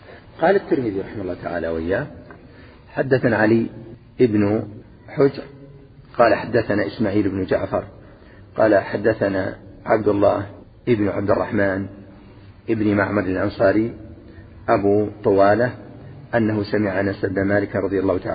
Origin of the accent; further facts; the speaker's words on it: Najd, Saudi Arabia; والعامة عندنا في نجد يسمونه البقر